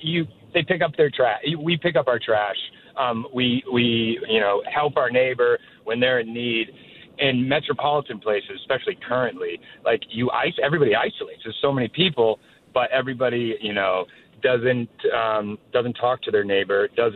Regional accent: Maine, United States; also born or lived in Washington, D.C.; I'm originally from Central Maine and moved to D.C. for 15 years.

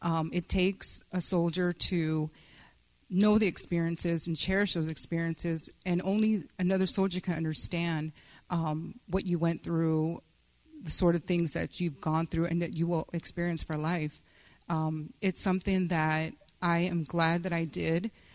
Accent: Texas, United States; I'm born and raised in South Texas, so it was difficult for me to leave home.

